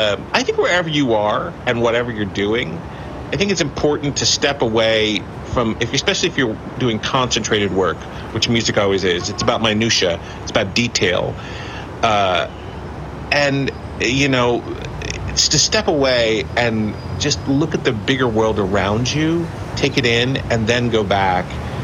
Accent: Philadelphia, Pennsylvania, United States; I mean, I was raised in Philly

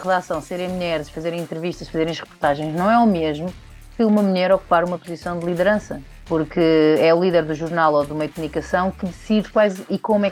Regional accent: Algarve, Portugal; porque não só sou mulher, mas também sou do Algarve, também havia esse preconceito das pessoas do Sul

